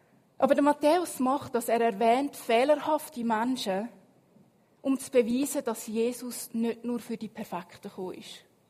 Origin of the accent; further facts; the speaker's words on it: Switzerland; Jetzt wir als Schweizer, wenn wir so die Bibel lesen, tun wir gerne so die Namens- und Ahnenregister überspringen